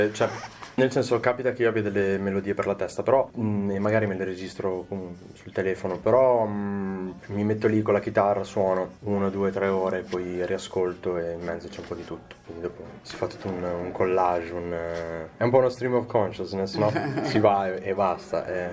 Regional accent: Ravenna, Emilia-Romagna, Italy; Io comunque sono di Ravenna

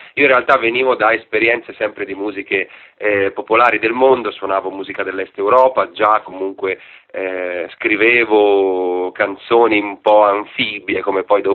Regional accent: Bologna, Emilia-Romagna, Italy; also born or lived in Civitavecchia; io personalmente vivo a Bologna da subito dopo la nascita, sono nato in realtà a Civitavecchia vicino a Roma, ma sono praticamente bolognese ed emiliano romagnolo.

